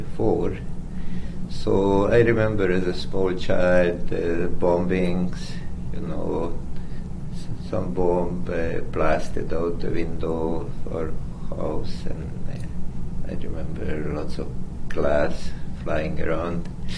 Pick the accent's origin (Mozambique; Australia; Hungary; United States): Hungary; Szolnok, Jász-Nagykun-Szolnok; also born or lived in Budapest; We moved to a town called Szolnok. And I was actually raised there. More precisely, when I was born, my parents lived in what is now Slovakia, at part of Hungary.